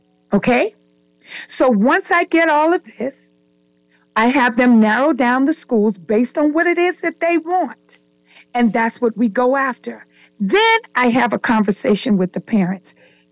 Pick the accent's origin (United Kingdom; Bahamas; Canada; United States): Bahamas; I may know what a settee is because I grew up in the Bahamas. Okay? And we used to call couches settee here.